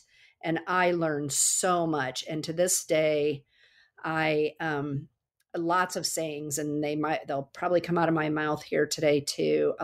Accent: Iowa, United States; now in Kansas City, United States; I grew up in Northern Iowa. I went to school at Iowa State, go Clones.

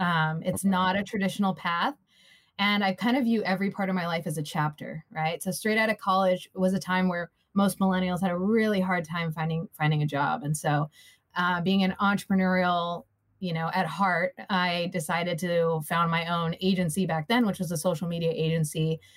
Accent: California, United States; So I'm originally from SoCal, actually. And I got into the startup scene when I was fresh out of college, moved to Chicago, founded my own startup there.

